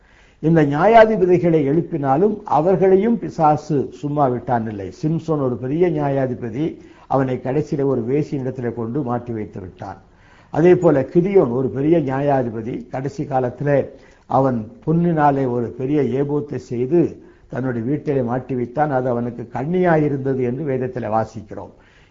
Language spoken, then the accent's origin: Tamil; Tiruchengode, Tamil Nadu, India; என்னுடைய சிறு வயதிலே திருச்செங்கோடு என்ற இடத்திலே நான் பள்ளிக்கூடத்தில் படிக்கும் போது என்னுடைய நண்பர்கள் எல்லாம் பிராமண நண்பர்கள்.